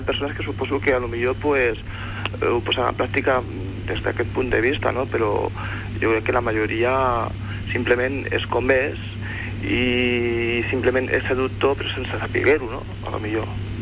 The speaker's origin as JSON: {"language": "Catalan", "town": "Pineda", "region": "Catalonia", "country": "Spain", "lives_now": "Barcelona, Spain", "said": "Soc de Pineda, però ara estic a Barcelona."}